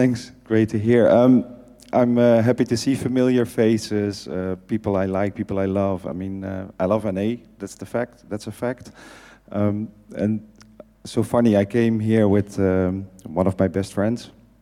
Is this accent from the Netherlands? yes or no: yes; Netherlands; I'm an addict from the Netherlands.